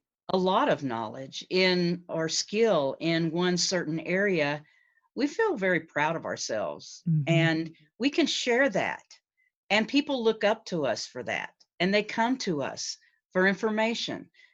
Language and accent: English; Colorado, United States; I'm from Colorado. They like hiking 14ers.